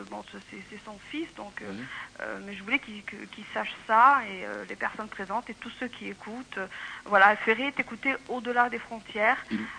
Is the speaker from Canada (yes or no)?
no; Algeria; Moi, personnellement, je suis algérienne.